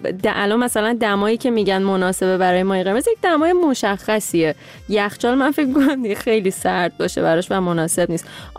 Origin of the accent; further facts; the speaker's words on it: Iran; moved away; ما دیگه وقتی از ایران اومدیم بیرون دیگه عید و غیر عید نداره.